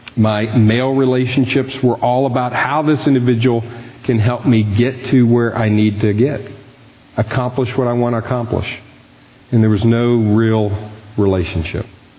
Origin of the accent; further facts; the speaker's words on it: Plano, Texas, United States; I grew up in Plano, Texas, with a sister and two parents who loved me the best that they knew how.